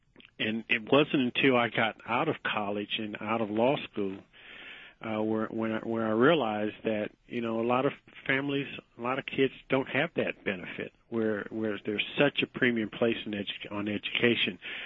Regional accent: Indiana, United States; I mean, I grew up in Butler Tarkington neighborhood. It was an integrated neighborhood even back in the 70s

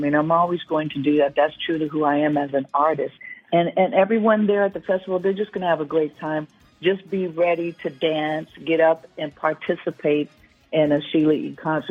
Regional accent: California, United States; growing up in the Bay Area, there were so many women, especially in Berkeley.

